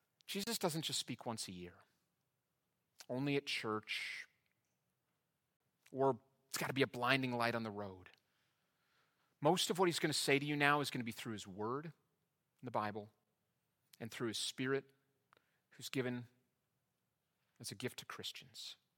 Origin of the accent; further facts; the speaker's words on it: Shoreview, Minnesota, United States; I'm from Shoreview, Minnesota. If you want to know me, you've got to know I'm from Shoreview, Minnesota.